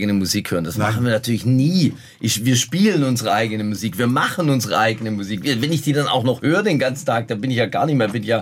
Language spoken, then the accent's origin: German; Munich, Bavaria, Germany; Ich komme aus München. Wir kommen aus München.